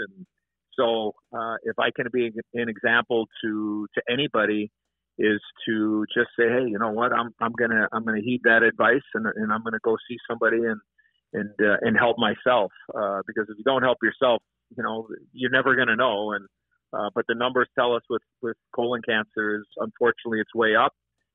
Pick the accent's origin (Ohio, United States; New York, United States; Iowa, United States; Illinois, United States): Illinois, United States; Chicago; playing for my hometown team, the Chicago Blackhawks, being drafted in the first round as a 18-year-old kid, you know, which had never been accomplished before, for an American-born hockey player to be the first American-born native son that be ever drafted by his hometown team